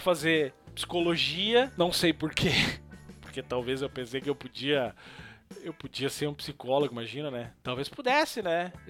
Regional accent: Canudos, Brazil; a minha infância, eu cresci em Canudos ali.

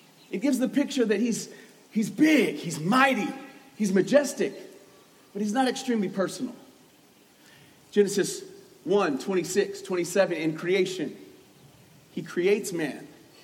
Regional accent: Colorado, United States; I grew up in Colorado. I didn't grow up in church.

